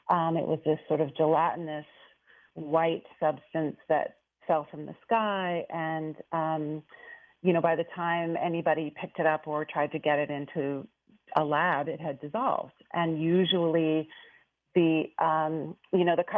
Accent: Palo Alto, California, United States; Basically, I grew up in Silicon Valley in the 1970s, before it was really Silicon Valley. I grew up in Palo Alto.

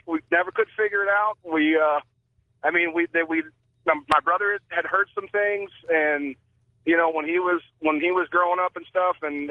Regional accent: St. Louis, Missouri, United States; moved away as an adult; now in Ohio, United States; And I'm originally from St. Louis. I moved to the Buckeye about 9 years ago.

